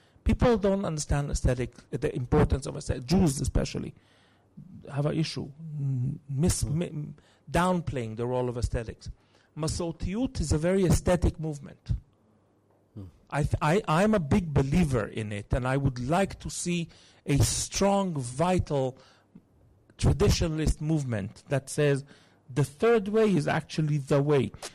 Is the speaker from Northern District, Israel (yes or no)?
no; Jerusalem, Jerusalem District, Israel; I was raised right here in Rehov Chernyakhovsky. And Jerusalem of my childhood was much more secular than it is right now.